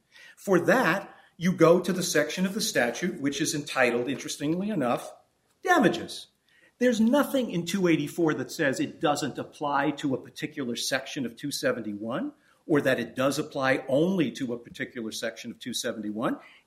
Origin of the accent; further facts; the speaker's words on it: Bronx, New York, United States; born there; Well, Your Honor, I was born in the Bronx, and I learned speaking.